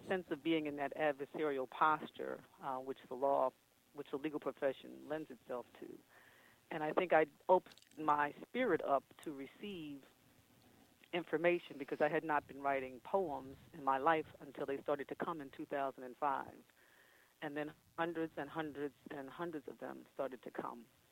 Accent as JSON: {"language": "English", "town": "Coatesville", "region": "Pennsylvania", "country": "United States", "tie": "born there"}